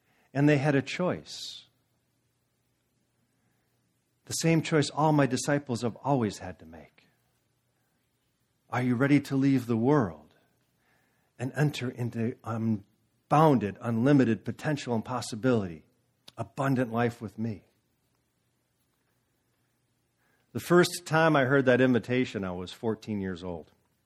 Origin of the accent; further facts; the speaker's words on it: Chicago, Illinois, United States; born there; But as it is, I was born in Chicago. And we knew nothing about subtlety in Chicago.